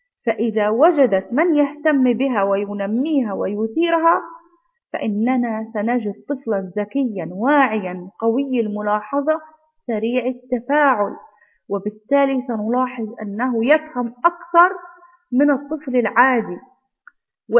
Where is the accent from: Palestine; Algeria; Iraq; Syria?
Iraq; Baghdad, Baghdad Governorate; لأن أنا عشت في بغداد، طفولتي في بغداد، من إلى الآن أنا ما أنسى أبداً أبداً بغداد،